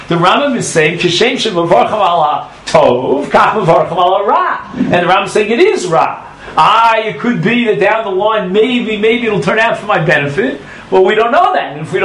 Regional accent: New York City, New York, United States; I'm from New York City. Nobody plays golf in New York City.

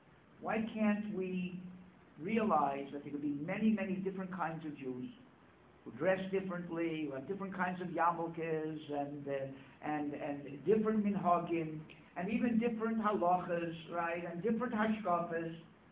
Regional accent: United States; moved away as an adult; now in Israel; When I first came to Eretz Yisrael, so being an American, a lot of Israelis were fighting over me

